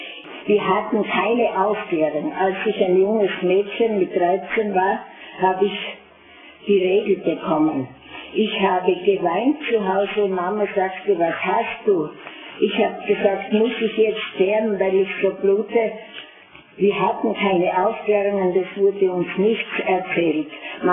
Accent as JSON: {"language": "German", "town": "Birkfeld", "region": "Styria", "country": "Austria", "tie": "born there", "said": "am Kriegsanfang wurde ich geboren in Birkfeld."}